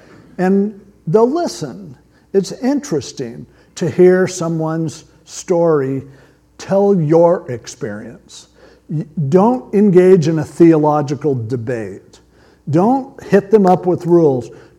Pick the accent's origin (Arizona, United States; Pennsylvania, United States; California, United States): California, United States; Stanton; except growing up in Stanton, I learned all the cuss words in Spanish